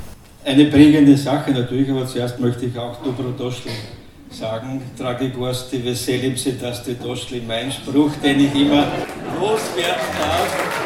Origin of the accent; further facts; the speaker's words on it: Unterrabnitz, Burgenland, Austria; weil ich komme aus Unterrabnitz. Und Unterrabnitz ist ja das Mekka der bildenden Kunst des Mittelburgenlands, kann man sagen.